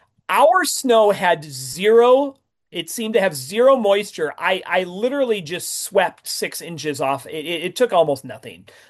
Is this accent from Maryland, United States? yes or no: no; Minnesota, United States; Born and raised in Minnesota, Kansas sees no snow. And I always tell people, I moved to Kansas for the tropical paradise that it is.